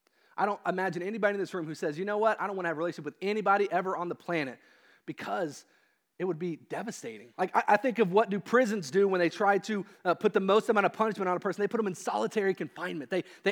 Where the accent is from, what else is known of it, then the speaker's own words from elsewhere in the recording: Kentucky, United States; So I grew up in Southern Kentucky in the middle of nowhere on a hill with 144 acres in the Daniel Boone National Forest.